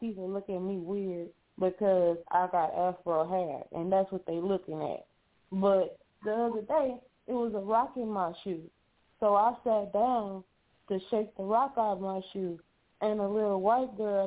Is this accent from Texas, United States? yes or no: yes; Houston, Texas, United States; So technically, I'm from the woods. I'm the first person in my whole immediate family that was born and raised in Houston.